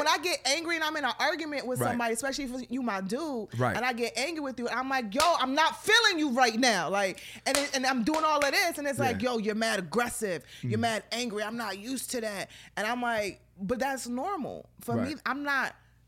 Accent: Brooklyn, New York, United States; And I'm from Brooklyn and I'm the baby sister. You know, my dad is an immigrant. My mom is an immigrant.

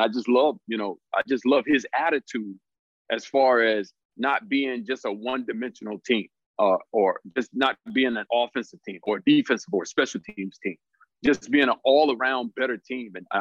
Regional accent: Florida, United States; I mean, for me, I grew up in South Florida. I'm a Miami Dolphins fan through and through.

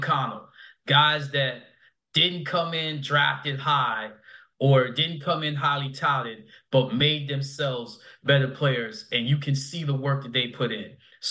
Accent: New York, United States; I'm from New York.

